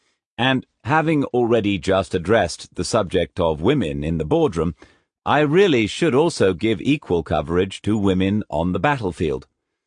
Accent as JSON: {"language": "English", "region": "England", "country": "United Kingdom", "tie": "born or raised there", "said": "Growing up in England, history was one of my very few favourite subjects at school."}